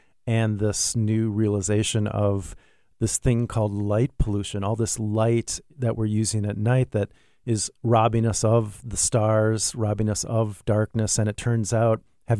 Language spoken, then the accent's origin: English; Minnesota, United States; I think it came from growing up in Minnesota and having a cabin in the north part of the state on a lake.